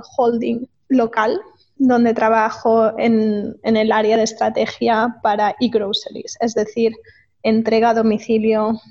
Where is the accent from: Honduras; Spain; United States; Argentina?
Spain; Barcelona, Catalonia; Yo soy de Barcelona, estudié en ESADE y acabé con un máster, con un intercambio en Singapur.